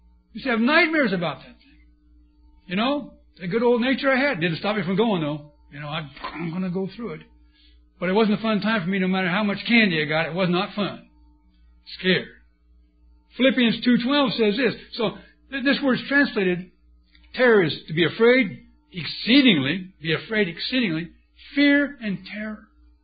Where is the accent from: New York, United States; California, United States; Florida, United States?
California, United States; We're from California, you know, so everybody's wrong but us.